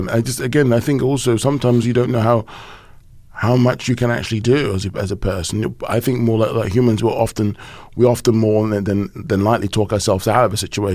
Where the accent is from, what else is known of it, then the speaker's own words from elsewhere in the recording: England, United Kingdom; me, myself, growing up in England, having a free education, going to university